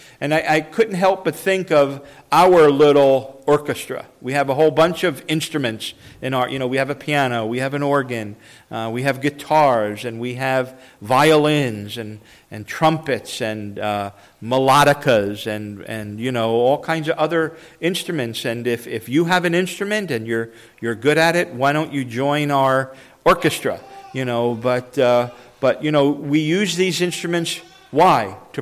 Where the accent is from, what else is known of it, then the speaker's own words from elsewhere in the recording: New Jersey, United States; But I grew up in New Jersey, not too far from the shore. Okay, that's how you can tell you're from New Jersey. We call it the shore, not the beach or the ocean.